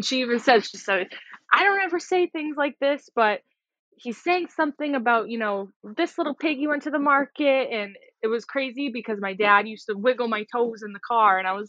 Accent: Massachusetts, United States; I am from Massachusetts.

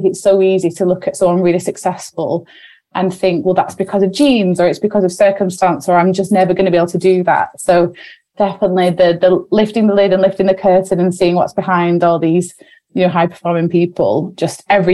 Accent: Wigan, North West England, United Kingdom; we moved very quickly because we're sisters from Wigan.

